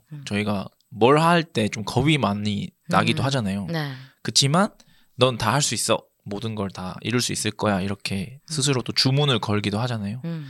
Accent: Daegu, South Korea; accent: Daegu dialect; 저 대구 사람인데

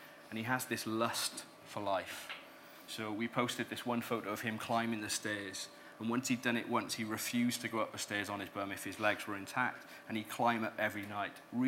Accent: Wales, United Kingdom; I'm from Wales, so rugby would be my core sport.

